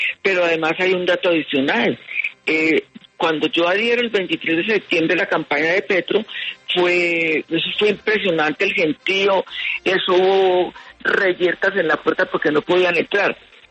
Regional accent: Medellín, Antioquia, Colombia; una persona que creció en el barrio donde nosotros nos criamos en Medellín.

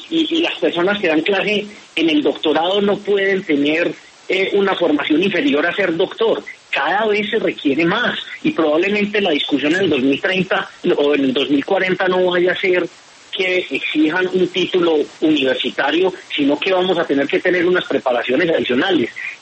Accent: Antioquia, Colombia; Yo soy antioqueño, pues yo soy senador de circunscripción nacional, pero en Antioquia tenemos 17 espacios a la Cámara de Representantes.

